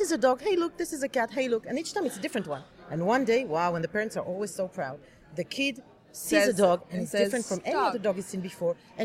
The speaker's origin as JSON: {"language": "English", "country": "Israel", "said": "So I'm from Israel."}